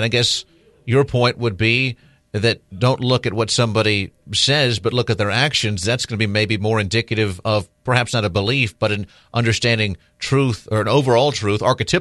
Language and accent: English; Georgia, United States; I'm from Georgia. I can't say the alphabet sober forwards.